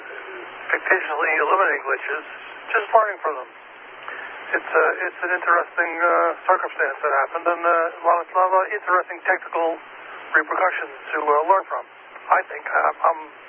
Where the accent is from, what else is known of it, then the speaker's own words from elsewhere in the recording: Brooklyn, New York, United States; I'm from Brooklyn, literally, but I live out here halfway to Montauk.